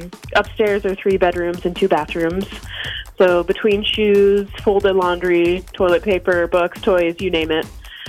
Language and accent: English; Stoughton, United States; I'm from Stoughton.